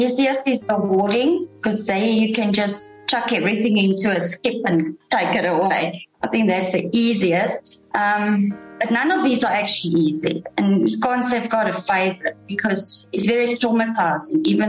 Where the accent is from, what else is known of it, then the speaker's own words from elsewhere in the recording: Johannesburg, Gauteng, South Africa; Originally, I'm from the East Rand in Johannesburg. Went to Johan Heergens High.